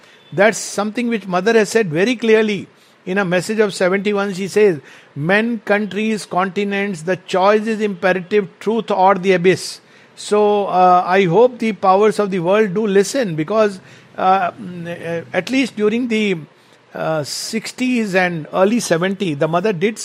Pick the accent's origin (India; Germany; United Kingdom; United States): India; It's not about me being Indian and good for India.